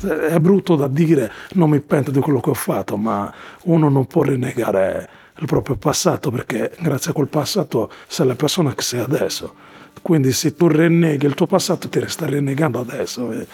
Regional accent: Morocco; now in Italy; io sono marocchino, rimango marocchino. Dire mi sento sardo sarebbe dire bugie, non è vero.

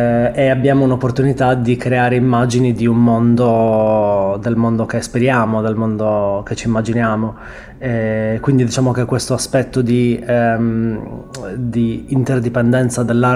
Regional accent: Sassari, Sardinia, Italy; io sono di Sassari

